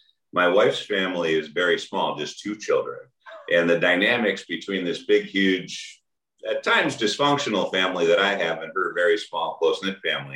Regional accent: Minnesota, United States; Okay, well, I'm originally from Minnesota.

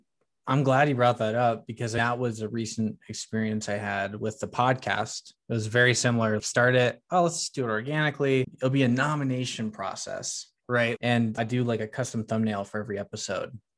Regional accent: Utah, United States; Like I'm from Utah.

